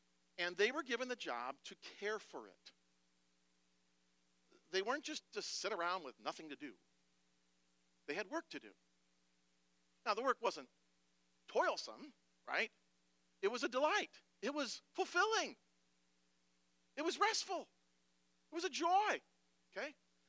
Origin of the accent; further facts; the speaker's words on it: Wisconsin, United States; My home church that I grew up in Wisconsin, it closed a long time ago.